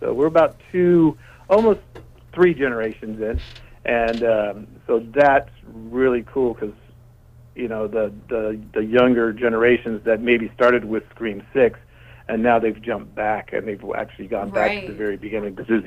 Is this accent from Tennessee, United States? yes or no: yes; Tennessee, United States; Yeah, I mean, I'm a Southern boy. I grew up there in Tennessee.